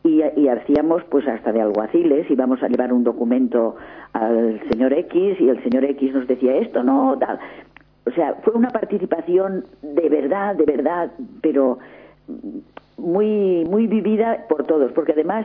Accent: Valencia, Valencian Community, Spain; será porque soy de Valencia, en esos trajes de valenciana con muchos colores, con muchos matices.

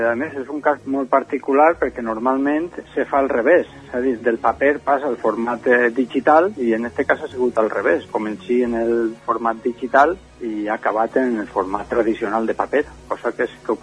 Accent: Sagunt, Valencian Community, Spain; De xicotet, perquè jo soc de Sagunt, poble on ja no sé jugar i on la pilota és pràcticament un esport marginal

